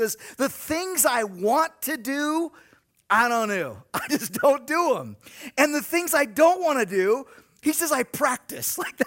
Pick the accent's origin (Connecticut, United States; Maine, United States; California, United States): California, United States; Long Beach; I grew up in Long Beach, and we had this house that was right next to a drive-in movie theater.